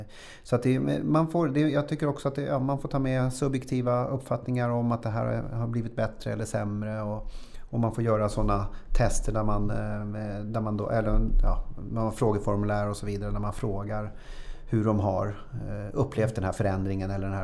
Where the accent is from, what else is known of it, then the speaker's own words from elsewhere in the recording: Tyresö, Stockholm County, Sweden; Ja, jag föddes i Tyresö och så flyttade till Östbergahöjden under några år. Sen flyttade vi tillbaka när jag gick i 3:an har jag för mig att det var.